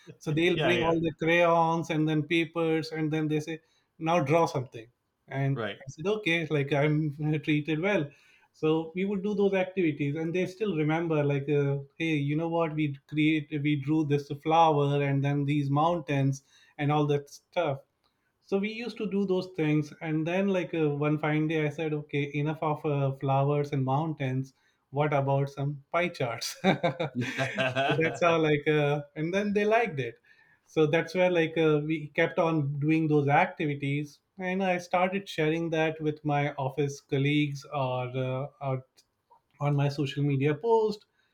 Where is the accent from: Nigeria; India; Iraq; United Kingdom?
India; moved away as an adult; now in United States; I've been in the US for the last 17 years, originally from India.